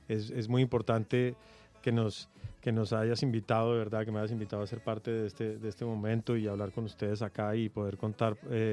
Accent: Colombia; la música ha hecho un papel muy importante en mostrar lo que de verdad somos los colombianos

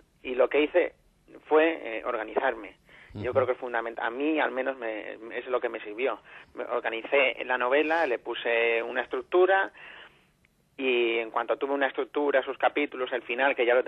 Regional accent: Madrid, Community of Madrid, Spain; yo soy madrileño, soy vallecano, y yo no hablo de lo que conozco, sino hablo también aparte de lo que quiero. Yo me considero amante de esta ciudad 100% y amante de mi barrio, no solo por vivir en él, sino por construirlo. Soy joven aún

